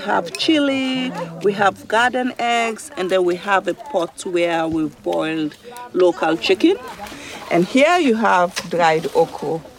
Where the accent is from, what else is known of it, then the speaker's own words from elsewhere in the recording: Freetown, Western Area, Sierra Leone; I was born in Freetown, Sierra Leone. I come from a tribe called the Fulanis. It's the largest nomadic tribe in Africa, actually. And we are herders, so I grew up in that community